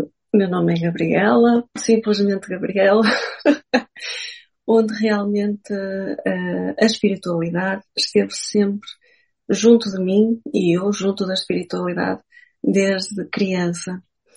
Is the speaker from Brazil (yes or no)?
no; Porto, Norte, Portugal; Olha, eu sou do Porto, sou nortenha, sou tripeira. Sou mesmo aqui do Porto, vivo em Gaia. E pronto, a minha vida sempre foi passada aqui no Norte.